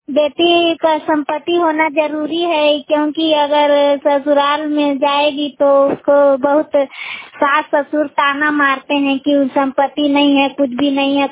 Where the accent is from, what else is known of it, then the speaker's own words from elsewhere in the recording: Mavatpur, Bihar, India; मैं मावतपुर की निवासी हूँ, मैं मसौढ़ा पंचायत की हूँ।